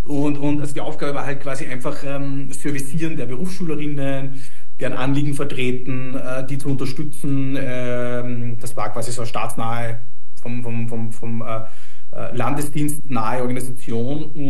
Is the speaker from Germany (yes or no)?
no; Austria; Das waren 9 Monate ist bei uns in Österreich der Zivildienst da damals